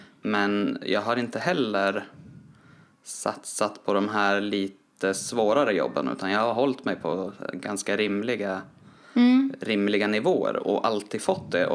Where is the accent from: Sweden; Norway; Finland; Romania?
Sweden; Nyköping, Södermanland; also born or lived in Trollhättan / Oxelösund; Jag är från Trollhättan från början. Mm. Men jag växte upp i Nyköping. Och sen några år i Oxelösund också.